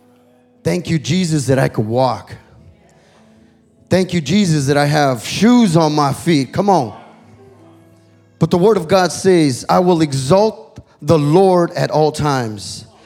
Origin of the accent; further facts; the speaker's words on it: Bell, California, United States; You know, when we were growing up, I was, Mom, could I go to the city of Bell? You know, I was from East LA, the city of Bell.